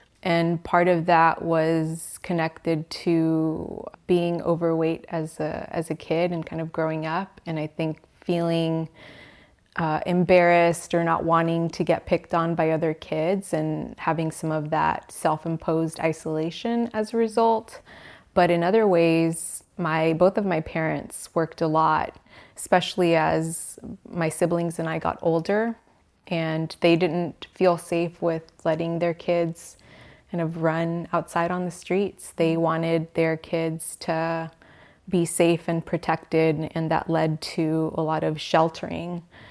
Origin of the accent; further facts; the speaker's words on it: Austin, Texas, United States; So I grew up in Austin, in East Austin in particular